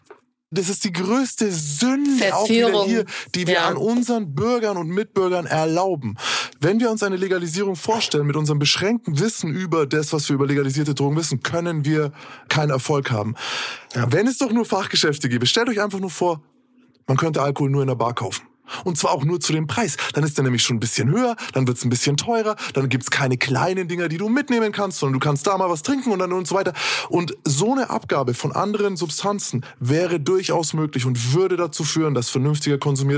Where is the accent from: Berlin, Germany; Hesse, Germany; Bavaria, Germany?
Bavaria, Germany; Nuremberg; in meiner Heimatstadt Nürnberg?